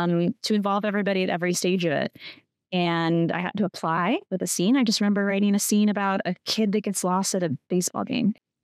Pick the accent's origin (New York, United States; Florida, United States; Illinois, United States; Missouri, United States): Missouri, United States; St. Louis; But truly growing up, it was just like just, you know, growing up in St. Louis, Missouri, it's just worlds away.